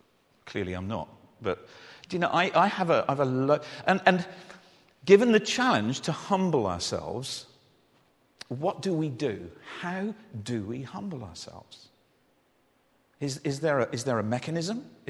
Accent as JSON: {"language": "English", "country": "United Kingdom", "said": "Now, one of the things that we do, because we're British, is we formalize it."}